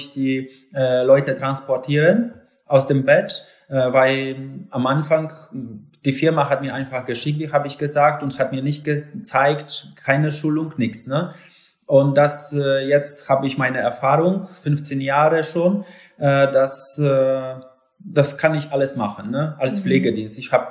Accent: Lower Silesian Voivodeship, Poland; German is a second language; now in Poznań, Poland; ich habe neben Hirschberg in Schlesien ausgewachsen. Dort auch bin geboren und vor 15, 16 Jahren bin nach Posen gezogen.

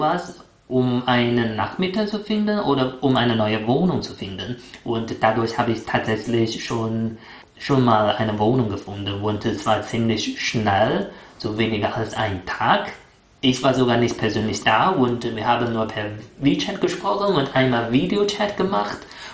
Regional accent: China; Das zweite Wort, so als ein Chinese, der sehr, sehr stolz auf die eigene Kultur ist, habe ich mein Land mitgebracht

